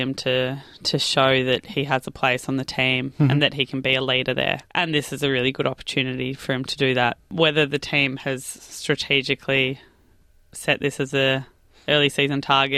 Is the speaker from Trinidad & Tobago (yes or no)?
no; Australia; as Aussie fans